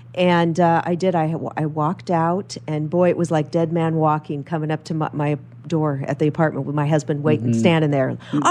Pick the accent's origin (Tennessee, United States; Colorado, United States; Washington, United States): Washington, United States; Tacoma; born there; Well, I was born in Tacoma, Washington.